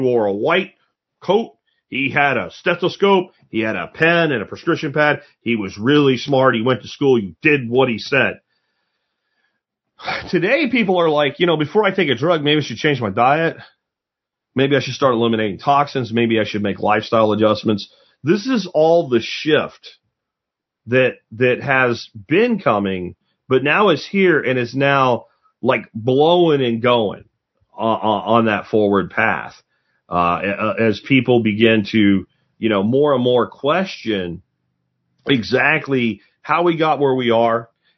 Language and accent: English; Pennsylvania, United States; Like, where I grew up in Pennsylvania, when I was in high school, I think it was already fading.